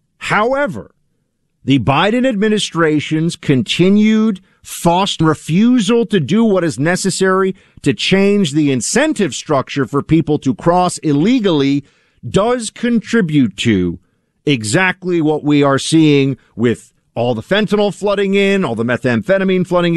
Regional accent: New York, United States; Primary day in some spots, including my home state of New York.

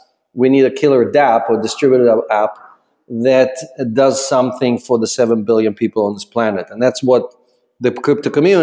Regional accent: Ukraine; now in United States; I'm an immigrant from the Ukraine who was trying to fight for the truth.

